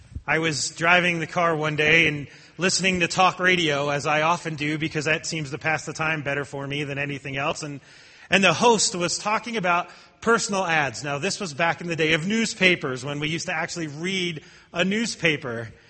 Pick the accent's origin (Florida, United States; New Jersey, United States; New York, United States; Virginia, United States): New Jersey, United States; because I'm from New Jersey.